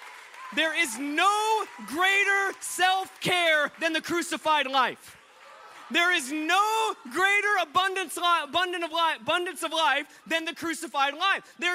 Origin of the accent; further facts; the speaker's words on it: Alaska, United States; now in Hawaii, United States; I'm from Alaska. We didn't have camps. I don't know. It's like a cultural phenomenon I never understood till I moved to, well, no, I live in Hawaii.